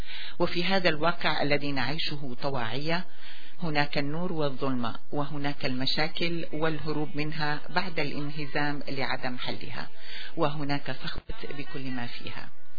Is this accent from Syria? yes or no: yes; Syria